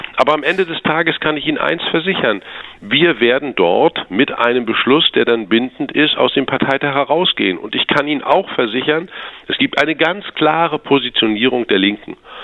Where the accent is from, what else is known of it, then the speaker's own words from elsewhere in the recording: East Germany, Germany; Ich bin als Ostdeutscher in besonderer Weise daran interessiert, dass es hier nicht via Ölembargo ein industrielles Desaster gibt.